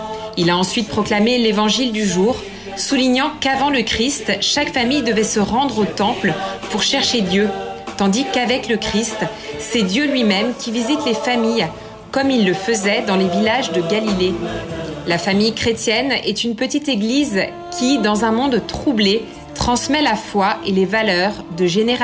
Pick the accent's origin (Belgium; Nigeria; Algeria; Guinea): Nigeria; Je viens du Nigeria, d'Afrique, mais ici, pratiquement toutes les langues sont représentées